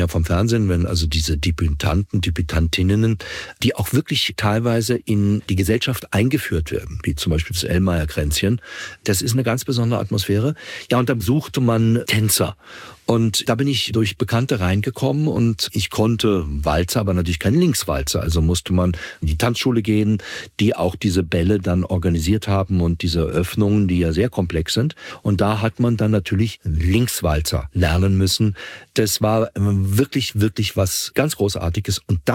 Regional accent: Berlin, Germany; moved away as an adult; now in Vienna, Austria; Ich bin gebürtiger Berliner. Für alle Berliner Spandauer, da gibt es einen gewissen Unterschied. Aber ich komme aus Berlin und bin nach der Matura, übrigens auch so ein nettes österreichisches Wort, sprich Abitur, nach Wien gegangen, um in Wien zu studieren. Das war 78.

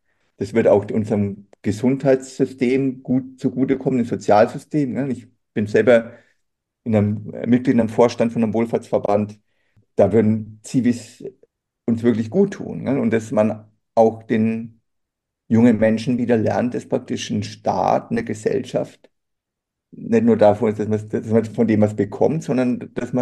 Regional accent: Bamberg, Bavaria, Germany; mit dem Zug nach Bamberg, meine Heimatstadt.

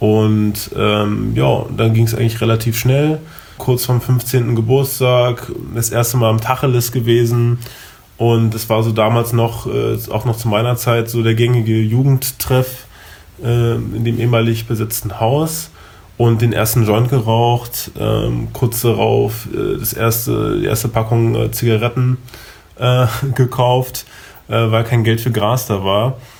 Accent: Berlin, Germany; ich bin gebürtiger Berliner, bin auf ihr aufgewachsen, geboren und aufgewachsen.

